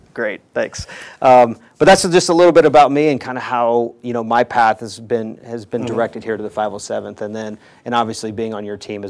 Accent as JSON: {"language": "English", "region": "Scotland", "country": "United Kingdom", "tie": "born or raised there", "said": "growing up in Scotland, right? Or born there, families there."}